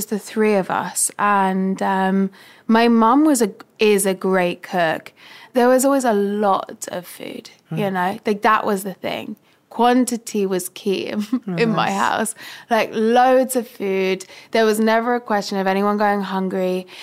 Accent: Brighton, South East England, United Kingdom; And, like, my mum grew up in Northwest London, so I grew up in Brighton.

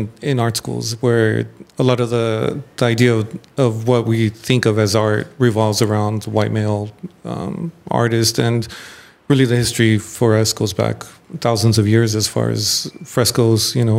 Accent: California, United States; I'm from San Gabriel Valley, some of the first things we saw were murals and graffiti. That was really our first exposure to art.

